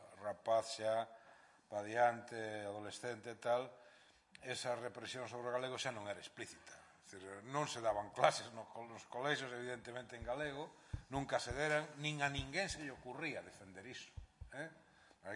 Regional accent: Santiago de Compostela, Galicia, Spain; eu aprendín galego na rúa en Santiago, bueno, en a aldea tamén, pero vamos, en Santiago.

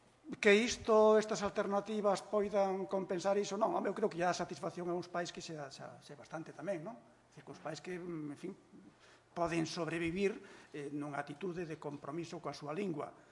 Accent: Galicia, Spain; first language Galician; eu son galego falante

